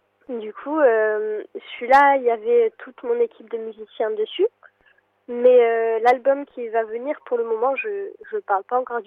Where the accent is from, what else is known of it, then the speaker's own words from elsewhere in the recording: Flanders, Belgium; first language Flemish; French is a second language; j'ai l'impression que je parle flamand du coup couramment. Et c'est ma langue maternelle et j'ai l'impression que j'ai trouvé du lien entre ma langue maternelle et l'anglais plus qu'avec le français